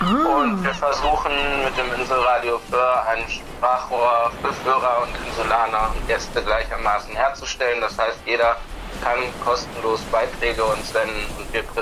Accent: North Rhine-Westphalia, Germany; now in Föhr, Germany; Richtig, ich komme aus Nordrhein-Westfalen, lebe jetzt aber knapp 3 Jahre hier auf Föhr.

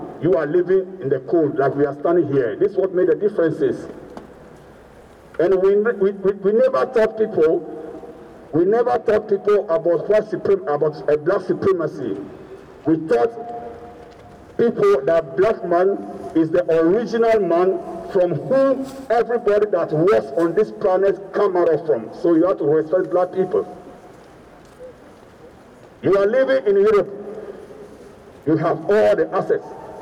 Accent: Accra, Greater Accra, Ghana; now in Freiburg, Germany; I come from Ghana, Accra.

